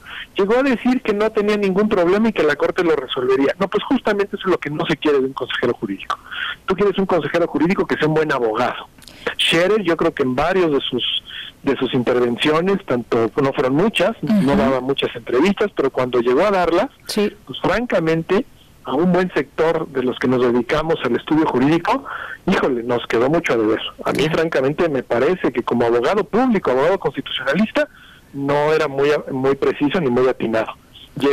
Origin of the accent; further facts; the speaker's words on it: Mexico; Yo la verdad, si se me nota mi acento, no me molesta, soy mexicano.